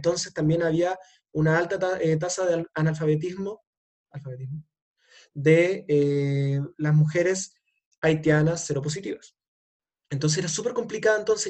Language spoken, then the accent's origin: Spanish; Chile; pero soy nacionalmente chileno, pero ya si voy a un país argentino, soy extranjero.